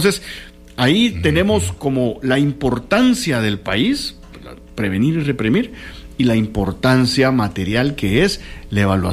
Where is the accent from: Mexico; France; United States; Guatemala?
Guatemala; como somos guatemaltecos